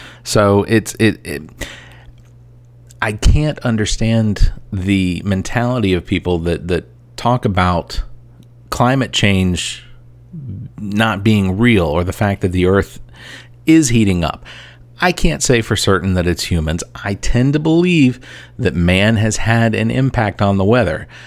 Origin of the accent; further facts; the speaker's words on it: Atlanta, Georgia, United States; now in Columbia, United States; I'm originally from Atlanta. I now live in Columbia, South Carolina, where it is hot.